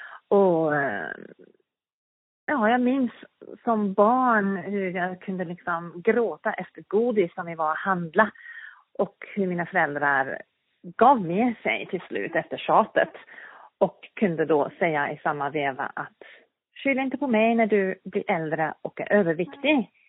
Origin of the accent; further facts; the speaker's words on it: South Africa; moved away as an adult; now in Sweden; Och, född och uppvuxen i Sydafrika. Med en sydafrikansk pappa och en norsk mamma. Och flyttade till Sverige 92 på grund av kärlek. Och är kvar här.